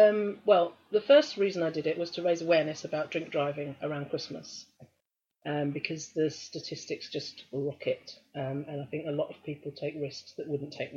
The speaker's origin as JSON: {"language": "English", "region": "South East England", "country": "United Kingdom", "accent": "Sussex", "said": "Yeah, I did a walk, again, my Sussex accent, walk."}